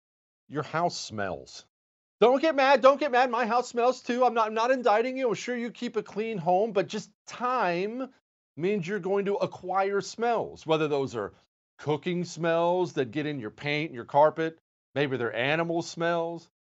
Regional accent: United States; because I'm an American

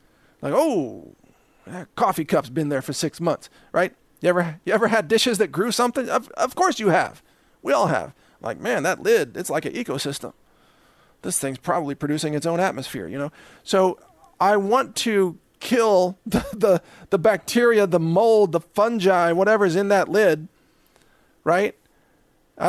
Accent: Midwest, United States; Just in case you're wondering, because I am from the Midwest, that's the proper way to eat okra.

